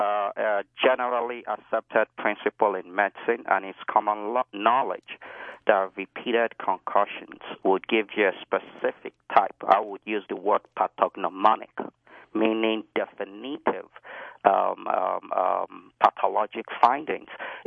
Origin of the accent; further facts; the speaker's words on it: Nigeria; Ironically, originally I came from Nigeria.